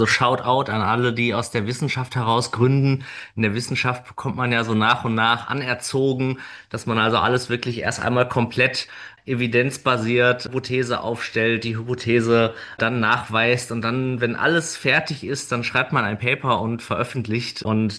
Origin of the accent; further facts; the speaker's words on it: North Rhine-Westphalia, Germany; ich bin ein Kind des Ruhrgebiets